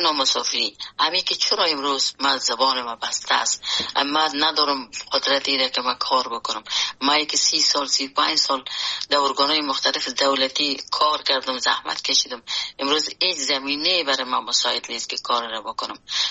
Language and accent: Persian; Afghanistan; born or raised there; moved away